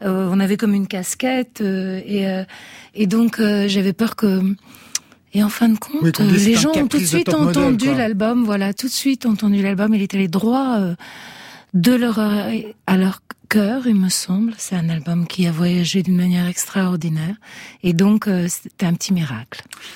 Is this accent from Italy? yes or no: yes; Italy; born there; Moi, je suis née en Italie, mais j'ai beaucoup été élevée par ma grand-mère, qui était française. Donc déjà, j'ai eu la langue française comme dans mon cœur et dans mon oreille, vraiment d'enfant tout petit.